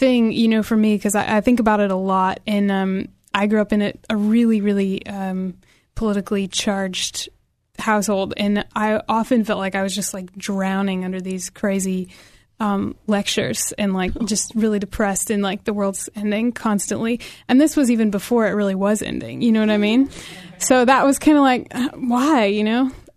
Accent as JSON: {"language": "English", "town": "Chicago", "region": "Illinois", "country": "United States", "tie": "born or raised there", "lives_now": "Nashville, United States", "said": "I grew up in Chicago, but I have been in Nashville about 10 years now, so I definitely call that home now."}